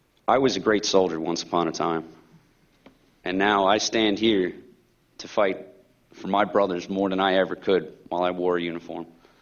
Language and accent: English; Bellmore, New York, United States